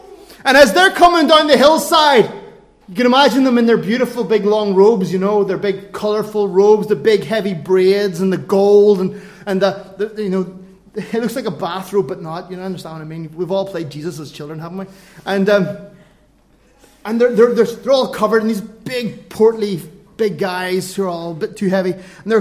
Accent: Ireland; I'm an Irishman.

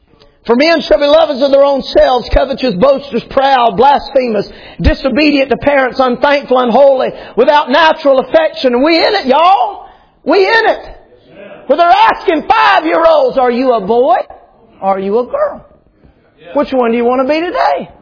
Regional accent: Atlanta, Georgia, United States; I'm from Atlanta. You just have to forgive me.

